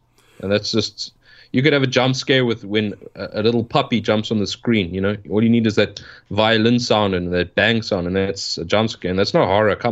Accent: South Africa; I was born in 1987, but growing up in South Africa, our TV was a little bit behind by like 5 years or something.

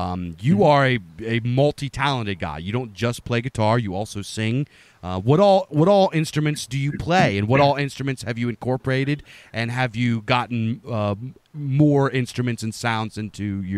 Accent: Pennsylvania, United States; growing up in Pennsylvania, everybody either listened to heavy metal, rock, polka, or country.

